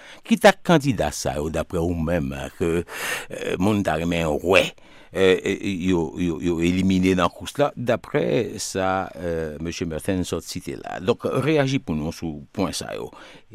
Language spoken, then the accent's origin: French; Haiti